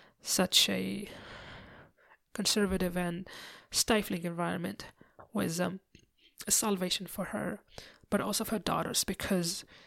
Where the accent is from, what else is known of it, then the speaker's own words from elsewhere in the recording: Tunisia; a divorcee background in an Arab country. Though I have to say that things have changed in my home country of Tunisia